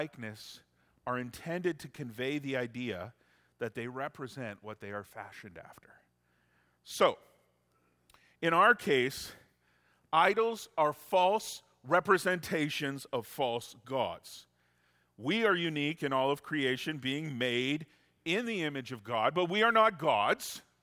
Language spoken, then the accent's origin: English; Simcoe, Ontario, Canada; You know, growing up in Simcoe, as a teenager, I hated this so much. Simcoe's one of those towns where people have lived there a long time. My family lived there for a fairly long time.